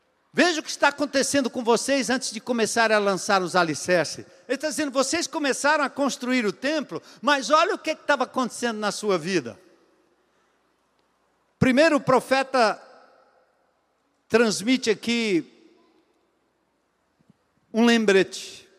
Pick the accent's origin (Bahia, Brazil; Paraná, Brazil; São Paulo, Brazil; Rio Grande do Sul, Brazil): São Paulo, Brazil; Eu sou nascido e criado em São Paulo.